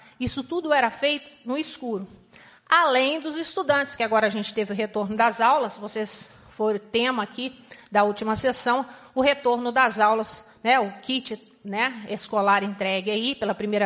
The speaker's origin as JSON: {"language": "Portuguese", "town": "Muzambinho", "region": "Minas Gerais", "country": "Brazil", "also_born_or_lived": "São Paulo", "said": "venho de São Paulo, morei muitos anos em São Paulo, quer dizer, sou de Muzambinho, mas morei muitos anos em capitais"}